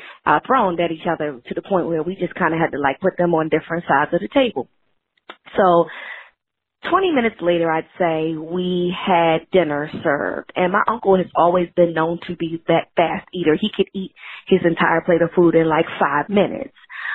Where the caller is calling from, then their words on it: Baltimore, Maryland, United States; I'm calling from Baltimore.